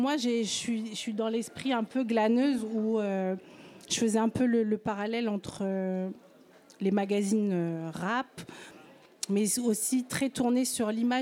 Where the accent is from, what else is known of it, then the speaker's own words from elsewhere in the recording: Hauts-de-France, France; Et comme je venais du Nord, le truc c'est qu'on n'avait pas tout ce qui était centralisé à Paris.